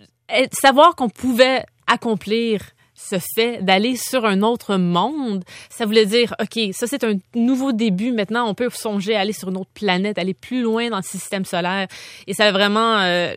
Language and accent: French; Montreal, Quebec, Canada; born there; Et puis, moi, je suis née à Montréal. Donc, c'est pas le ciel étoilé, le plus étoilé qu'on a.